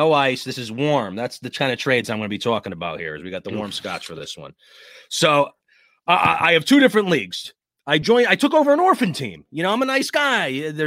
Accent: Connecticut, United States; So I'm from Southern Connecticut. I never went to Disneyland. My Disneyland was Atlantic City.

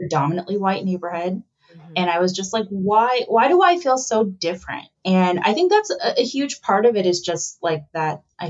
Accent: Kansas City, Missouri, United States; I grew up in the suburbs of Kansas City. Mm-hmm. I was born in Kansas City

